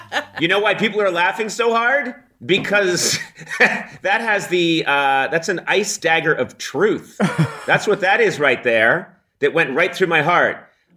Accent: Massachusetts, United States; I grew up just outside Boston, and I grew up visiting my grandparents in Worcester

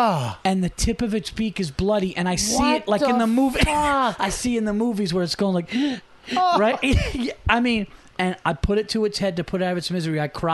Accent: Yonkers, New York, United States; born there; No, Westchester.

